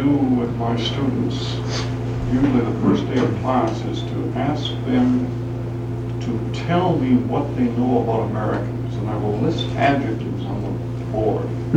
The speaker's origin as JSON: {"language": "English", "country": "Canada", "said": "I'm Canadian"}